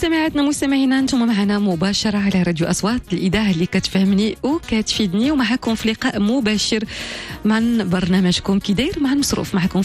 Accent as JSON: {"language": "Arabic", "country": "Morocco", "said": "احنا كمغاربة كنرميو أزيد من 4 مليون طن من الطعام في النفايات بلا ما نستفدوا منها"}